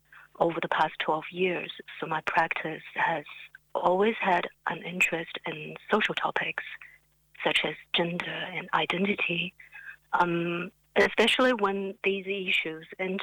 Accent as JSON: {"language": "English", "country": "China", "also_born_or_lived": "Auckland", "second_language": "English", "moved": "yes", "lives_now": "Dunedin, New Zealand", "said": "I came to New Zealand from China about 12 years ago, lived in Auckland for a few years, and moved to Dunedin."}